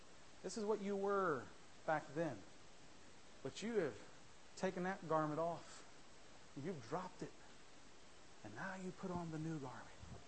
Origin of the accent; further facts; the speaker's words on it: Ohio, United States; I grew up in Ohio.